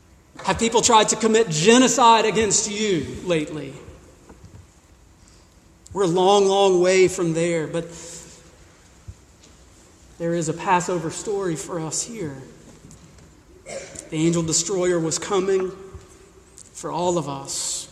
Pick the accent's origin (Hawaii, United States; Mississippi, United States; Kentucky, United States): Mississippi, United States; I grew up in Mississippi. We had these road signs.